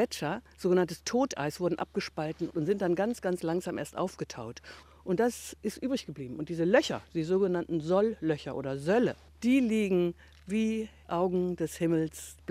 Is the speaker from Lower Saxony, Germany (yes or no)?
no; Hamburg, Germany; Ich bin aus Hamburg gekommen.